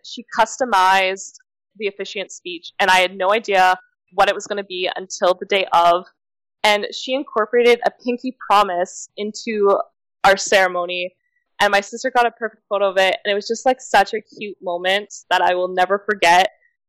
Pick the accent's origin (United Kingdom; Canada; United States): Canada; I'm from Canada, so traveling all the way to Florida with this giant dress was a pain